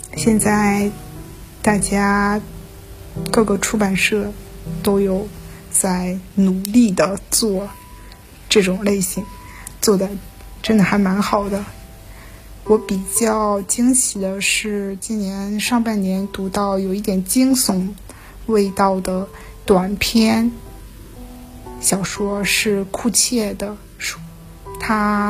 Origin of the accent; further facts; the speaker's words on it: Shandong, China; accent: Shandong; 不要在意我的这个口音，有一点山东味儿。